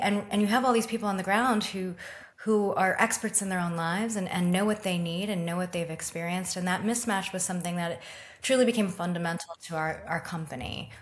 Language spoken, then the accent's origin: English; Clearwater Beach, Florida, United States; now in New Orleans, United States; You're in Galveston, I'm in New Orleans, but I grew up in Clearwater Beach, Florida, America's favorite beach.